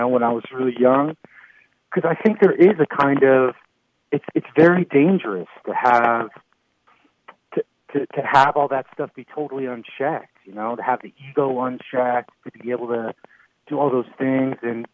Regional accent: New Jersey, United States; Me, I grew up, I was born here in the city, and then I grew up in Jersey. You know, I had like a suburban upbringing.

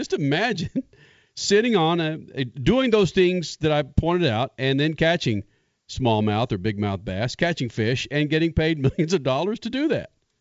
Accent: Dallas, Texas, United States; I was born and raised in Dallas, so I had plenty of lakes around me.

